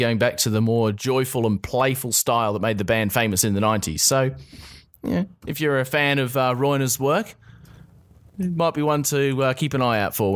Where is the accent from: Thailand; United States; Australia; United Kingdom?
Australia; Given that we are from Australia, we probably should be talking about that a bit more often.